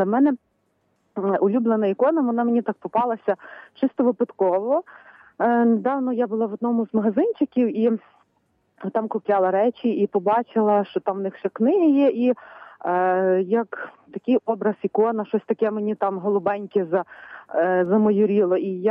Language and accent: Ukrainian; Lviv Oblast, Ukraine; з Львівщини.